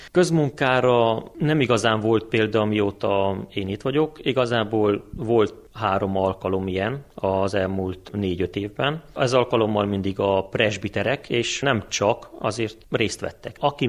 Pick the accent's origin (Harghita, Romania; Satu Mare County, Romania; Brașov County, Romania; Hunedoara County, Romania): Harghita, Romania; Teleac; én magam is Telekfalváról, Telekfalvi református egyházközségből származom. Ott nőttem fel